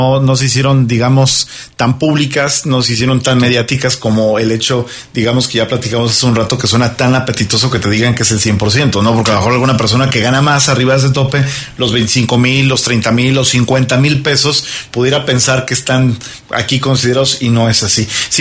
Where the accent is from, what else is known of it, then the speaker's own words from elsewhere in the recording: Mexico; Es parte, creo que también, de esa cultura financiera en la cual seguimos careciendo mucho como mexicanos.